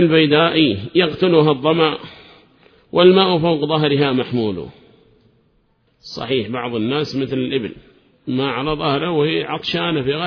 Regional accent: Hadramaut, Yemen; وكان ربما مهضوما عندنا في حضرموت

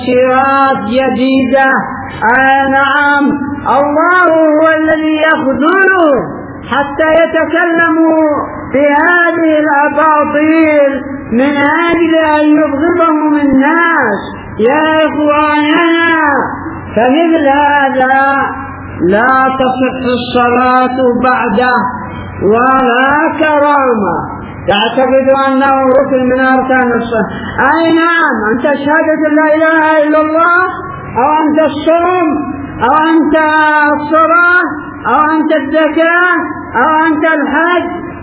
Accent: Hadhramaut, Yemen; فلا نذهب بعيدا هنا عندنا في حضرموت

